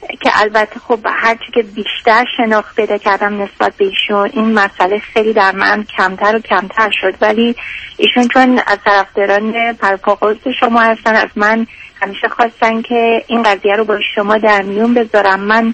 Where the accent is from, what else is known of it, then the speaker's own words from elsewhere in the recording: Iran; moved away as an adult; now in Canada; من در ایران فوق لیسانس زبان انگلیسی خوندم و 25 سال پیش که به کانادا اومدم با همسر سابقم اومدم و اینجا مشغول سر ریال استیت هستم.